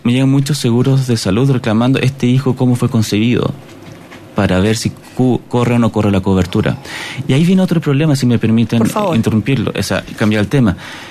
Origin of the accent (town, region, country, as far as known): Chile